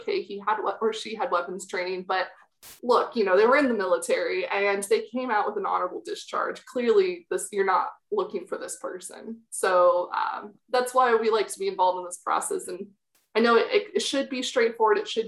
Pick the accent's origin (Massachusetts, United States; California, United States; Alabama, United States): California, United States; now in Washington, D.C., United States; So I am actually in Washington, D.C. currently, but I'm a California girl. I'm from Placer County